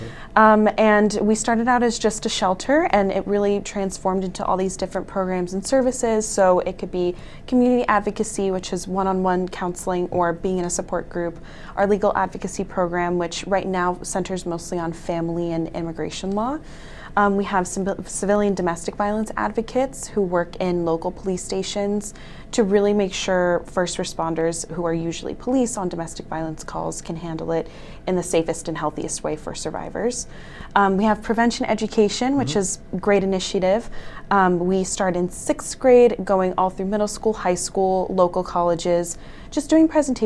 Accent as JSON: {"language": "English", "region": "California", "country": "United States", "said": "So I'm from California, actually, but I went to Boston College"}